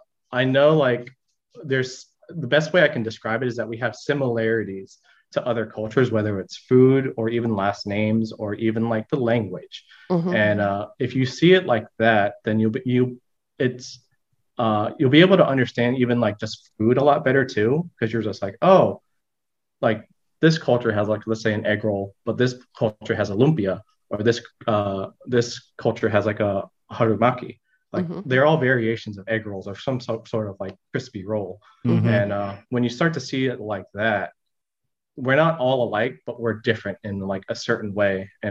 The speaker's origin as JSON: {"language": "English", "town": "Orange Park", "region": "Florida", "country": "United States", "tie": "born there", "said": "I was born in Orange Park, Florida. I wasn't born in Vietnam or anything, but I was the first one to be born in my family here."}